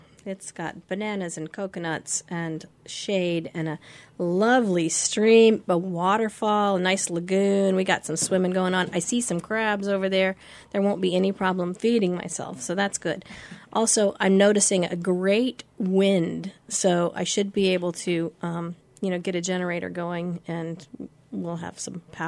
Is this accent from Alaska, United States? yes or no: yes; Sitka, Alaska, United States; also born or lived in Georgia / Oklahoma / Germany / Illinois; I was an Army brat, so I was born in Georgia and lived in Oklahoma and Germany and Illinois and North Carolina and then up in the interior of Alaska and then very briefly down in Washington State